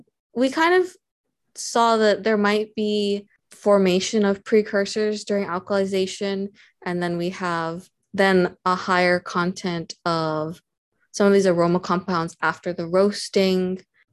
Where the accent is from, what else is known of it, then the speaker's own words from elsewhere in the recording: Hawaii, United States; It's great. I love it. I like living on an island. I don't get island fever or feel like I need to go on some big road trip.